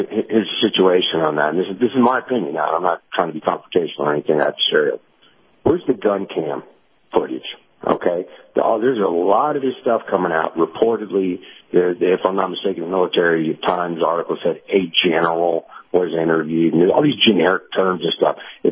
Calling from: Tennessee, United States; in East Tennessee.

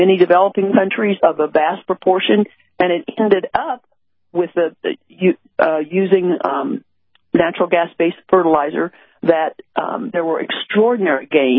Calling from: Texas, United States; I'm speaking here from Texas, where we're known for loving our oil and gas industry and respecting it

